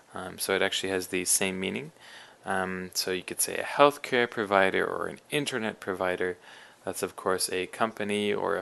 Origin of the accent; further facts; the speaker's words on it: Canada; I know, for example, for those who don't know, I'm from Canada.